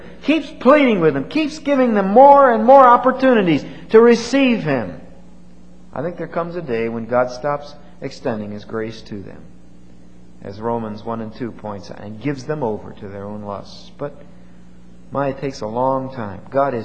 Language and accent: English; Bristol, Pennsylvania, United States; So I go back to Bristol, Pennsylvania once in a while, where I spent my childhood.